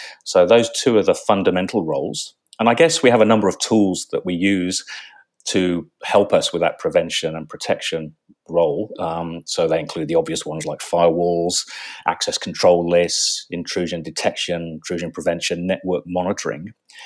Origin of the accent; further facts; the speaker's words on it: England, United Kingdom; moved away as an adult; now in Australia; my background is I grew up in England and I studied electronic engineering.